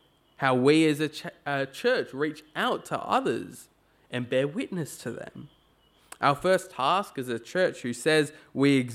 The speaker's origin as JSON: {"language": "English", "country": "Australia", "said": "Well, as Aussies, whether you kind of think of yourself as an Aussie or not, some of you go, \"Oh, I'm English, I'm this or that,\" but we're Australian, we're here in Asquith."}